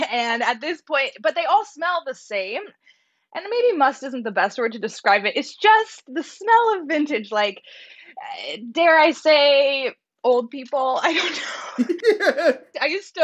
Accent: Portland, Oregon, United States; now in Los Angeles, United States; And I'm from Portland, Oregon, and I would say something like sweaters and things like that are more common there. Being in Los Angeles, where I live now

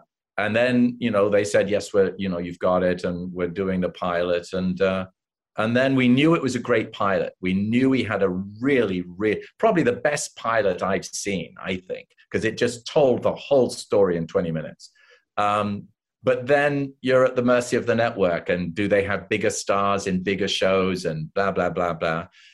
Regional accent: England, United Kingdom; I was the only one in Los Angeles because I came from England.

